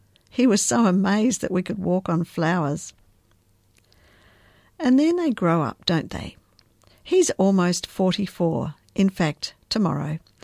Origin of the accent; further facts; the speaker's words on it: Tasmania, Australia; also born or lived in Papua New Guinea; I grew up in Australia, in fact, in the little state of Tasmania, right down the very south of the mainland of Australia. When I was married, we lived for a few years in Papua New Guinea.